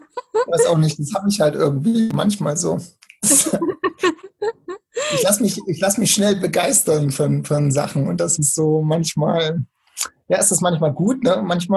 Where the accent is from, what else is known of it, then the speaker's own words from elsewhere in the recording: Naumburg, Saxony-Anhalt, Germany; junge 37, wobei das bei mir echt nur eine Zahl ist. Und ursprünglich komme ich aus Naumburg an der Saale.